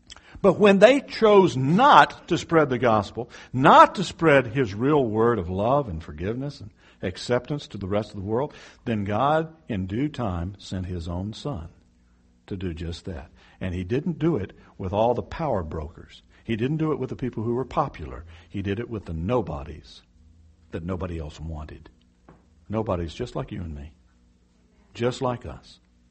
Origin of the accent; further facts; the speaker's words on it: Texas, United States; I have more in common as a Texan with a guy from the Ukraine who's a Christian than I do from another Texan who doesn't know Jesus.